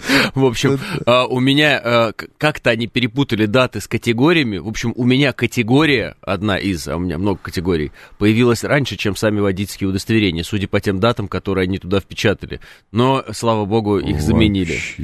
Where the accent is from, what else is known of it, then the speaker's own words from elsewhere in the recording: Uralsk, West Kazakhstan Region, Kazakhstan; Как я же родом из Казахстана